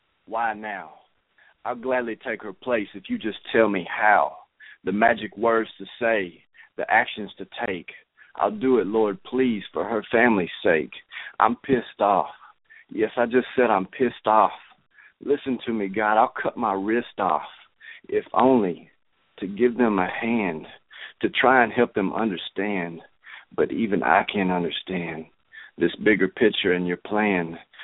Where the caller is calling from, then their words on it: Arkansas, United States; calling from Arkansas.